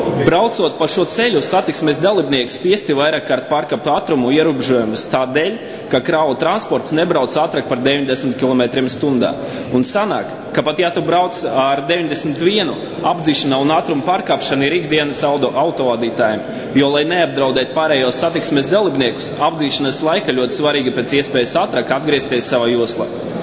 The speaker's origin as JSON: {"language": "Latvian", "town": "Jēkabpils", "region": "Jēkabpils Municipality", "country": "Latvia", "tie": "born or raised there", "said": "to nelielu ažiotāžu, kura ir sacelta mana dzimtajā pilsēta, Jēkabpili"}